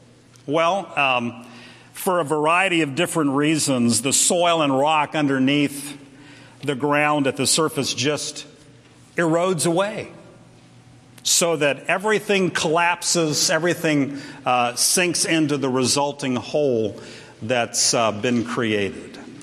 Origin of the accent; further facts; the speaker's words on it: Florida, United States; I used to hear about them a lot when I was growing up in Florida.